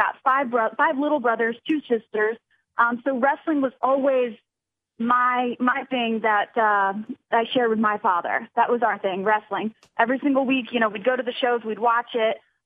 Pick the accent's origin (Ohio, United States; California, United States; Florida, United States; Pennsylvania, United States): Florida, United States; Ocala; now in Orlando, United States; I'm actually born and raised in Ocala, Florida, which is a little bit more north, still considered Central Florida, but super, super country. And I currently reside in Orlando, Florida.